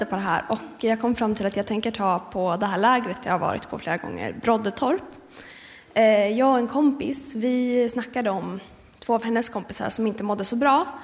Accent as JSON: {"language": "Swedish", "town": "Kumla", "region": "Örebro County", "country": "Sweden", "tie": "born or raised there", "also_born_or_lived": "Gothenburg", "said": "Jag är född i Göteborg, men när jag var ett år så flyttade vi till Kumla. Och sen har jag bott i samma hus och uppvuxen här i den här församlingen."}